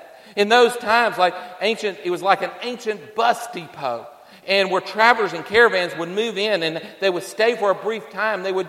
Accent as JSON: {"language": "English", "town": "Gardner", "region": "Massachusetts", "country": "United States", "tie": "born there", "said": "I was born in Gardner, Massachusetts in 1964. I've never been back to that place"}